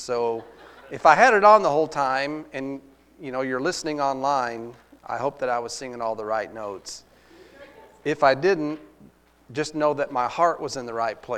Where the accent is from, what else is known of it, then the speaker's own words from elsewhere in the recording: Texas, United States; For me, growing up in Texas, Cowboys versus Eagles.